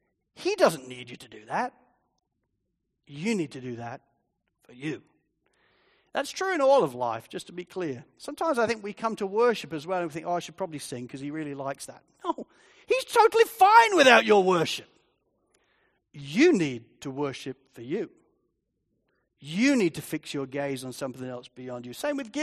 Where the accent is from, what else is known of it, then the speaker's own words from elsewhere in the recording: Spalding, East Midlands, United Kingdom; I remember growing up in Spalding in England, every now and again a steam train would come through our town.